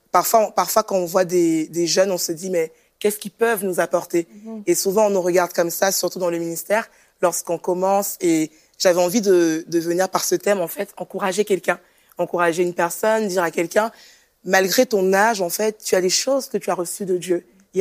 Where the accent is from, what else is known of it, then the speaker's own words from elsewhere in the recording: Rennes, Brittany, France; je viens de France, précisément de Rennes.